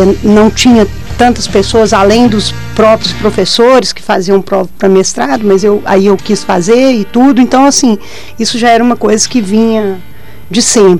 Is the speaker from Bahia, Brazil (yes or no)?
no; Belo Horizonte, Minas Gerais, Brazil; Eu sou de Belo Horizonte, nasci aqui.